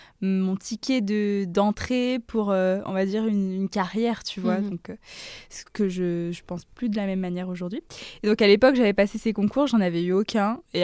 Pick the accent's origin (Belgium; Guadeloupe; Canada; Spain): Guadeloupe; moved away as an adult; now in France; je viens de la Guadeloupe, donc c'est la première fois que j'ai ressenti vraiment un choc un peu culturel.